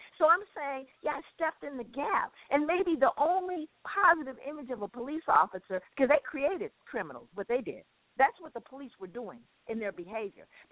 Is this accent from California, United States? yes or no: yes; Los Angeles, California, United States; So I'm stopping, you know, I'm from South Central.